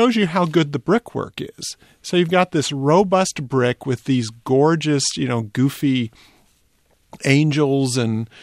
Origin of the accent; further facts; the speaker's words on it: Walnut Creek, California, United States; When I was growing up in Walnut Creek and our family would drive over the Bay Bridge to go see the Giants or whatever